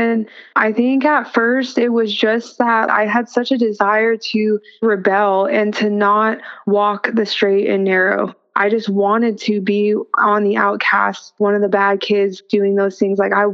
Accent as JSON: {"language": "English", "region": "California", "country": "United States", "said": "I mean, I'm from California and Christianity there is not cool."}